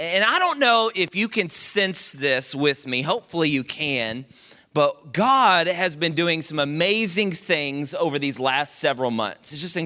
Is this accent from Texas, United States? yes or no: yes; Dallas, Texas, United States; now in Houston, United States; I'm originally from Dallas.